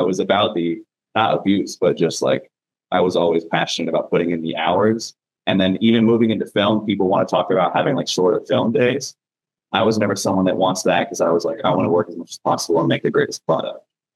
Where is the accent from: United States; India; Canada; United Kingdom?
United States; the South; I grew up in the South too with a single mom.